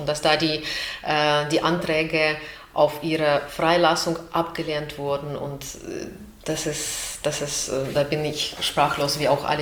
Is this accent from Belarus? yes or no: yes; Belarus; ich komme aus Belarus.